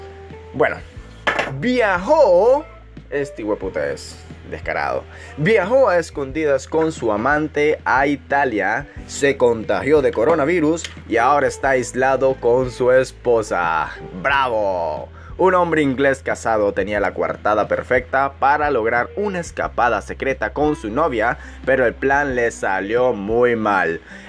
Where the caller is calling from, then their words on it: Managua, Nicaragua; no solamente en mi país, desde Managua, Nicaragua.